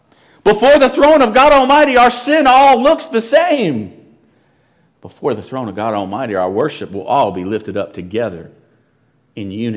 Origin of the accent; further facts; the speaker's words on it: Charlotte, North Carolina, United States; in Christ, it doesn't matter that my wife is from Lake Charles, Louisiana, and I'm from Charlotte